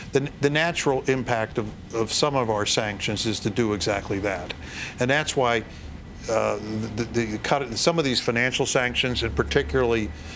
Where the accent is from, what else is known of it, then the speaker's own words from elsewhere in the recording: West Virginia, United States; I grew up in West Virginia.